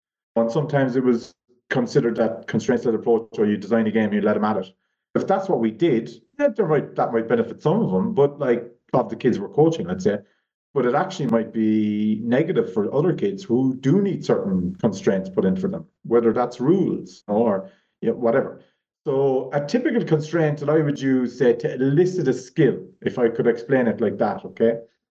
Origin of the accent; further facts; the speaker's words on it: Ireland; I grew up in Ireland where Gaelic football and hurling and soccer and rugby are the predominant sports.